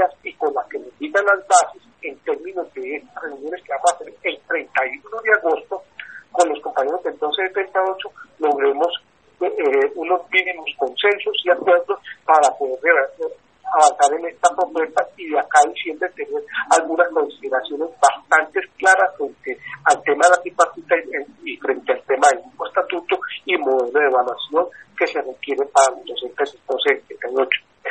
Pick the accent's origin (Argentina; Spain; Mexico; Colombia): Colombia; como sociedad, como colombianos